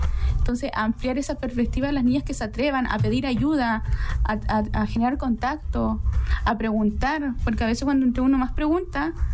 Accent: Antofagasta, Chile; Nací y crecí en Antofagasta. Fui a estudiar a Santiago por un desafío personal

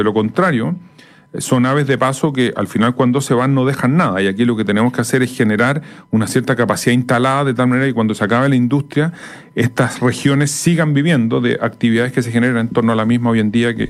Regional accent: Chile; Usted no puede podemos aceptar como chileno que Antofagasta tenga las condiciones que tiene

